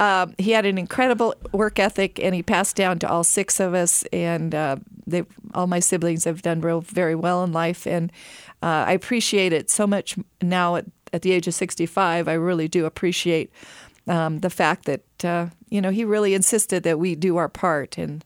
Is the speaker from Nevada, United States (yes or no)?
no; Hanford, California, United States; born there; I'm a fourth generation Californian, and I was born in Kings County in Hanford.